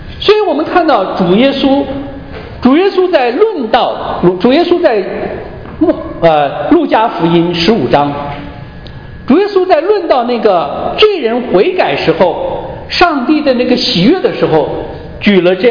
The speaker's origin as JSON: {"language": "Chinese", "country": "China", "said": "按照我们中国人传统叫衣锦还乡啊，这个光宗耀祖。"}